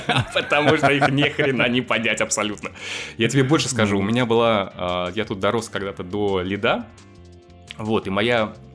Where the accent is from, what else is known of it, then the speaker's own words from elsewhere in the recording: Ulyanovsk, Ulyanovsk Oblast, Russia; moved away as an adult; now in Canada; я сам из Ульяновска, соответственно, то есть 30 лет никуда не выезжая прожил в Ульяновске, и потом просто херракс вот так и в Канаде, и тоже особо никуда не выезжая, скажем так.